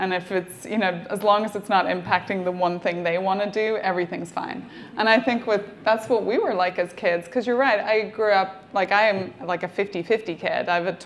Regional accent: Northern Ireland, United Kingdom; growing up in Northern Ireland, there's also amazing work ethic and entrepreneurship.

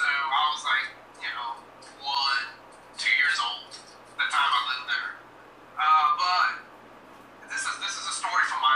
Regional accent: Puerto Rico; now in Italy; Yeah, so I mean, I'm from Puerto Rico.

